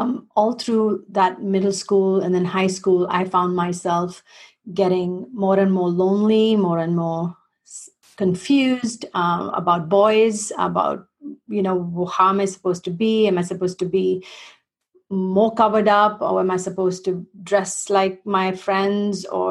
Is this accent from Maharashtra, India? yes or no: no; Chennai, Tamil Nadu, India; also born or lived in New Delhi; I was born in the north of India in a place called New Delhi. It's actually the capital. And at the age of about four, we moved to the south to a city called Chennai